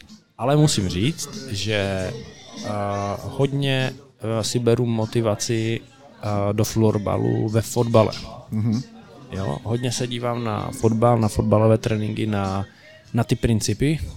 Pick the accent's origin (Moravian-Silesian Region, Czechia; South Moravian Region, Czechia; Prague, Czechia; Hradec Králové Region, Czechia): Moravian-Silesian Region, Czechia; Ostrava; Tak tím, že jsem z Ostravy, tak ani jedno.